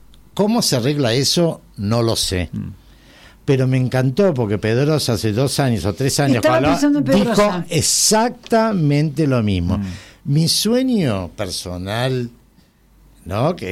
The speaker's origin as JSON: {"language": "Spanish", "country": "Argentina", "said": "Entonces, nosotros tenemos que tener muy claros como argentinos"}